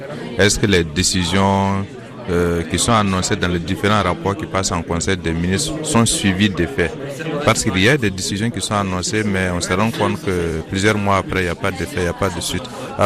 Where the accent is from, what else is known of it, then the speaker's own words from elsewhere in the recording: Burkina Faso; je suis du Burkina Faso.